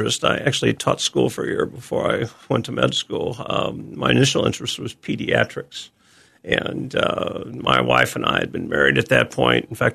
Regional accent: East Peoria, Illinois, United States; also born or lived in Morton; No, I grew up between East Peoria and Morton.

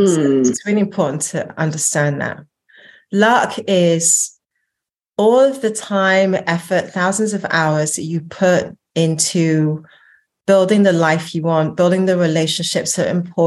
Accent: England, United Kingdom; growing up in England

